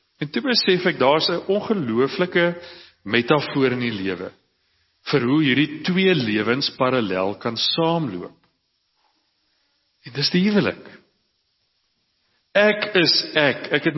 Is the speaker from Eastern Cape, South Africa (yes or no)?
yes; Cradock, Eastern Cape, South Africa; ek kom uit Kraddock uit.